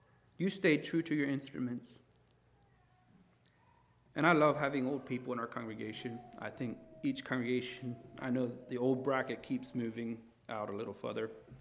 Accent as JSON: {"language": "English", "town": "Ephrata", "region": "Pennsylvania", "country": "United States", "tie": "born or raised there", "said": "I grew up in Ephrata, and it's a great place in the world too"}